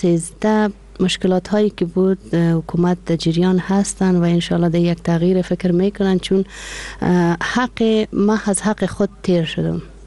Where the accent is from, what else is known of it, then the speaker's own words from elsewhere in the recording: Kandahar, Afghanistan; ولایت ما از پشت از قندار هستم، از رورابات قندار، ولی از دروردک جای جای داد ما هسته